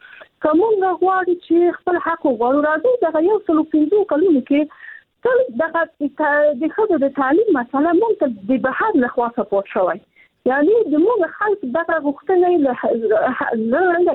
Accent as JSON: {"language": "Pashto", "country": "Afghanistan", "tie": "born or raised there", "said": "زه خپله په افغانستان کې پیدا شوی، په افغانستان کې لویه سوم"}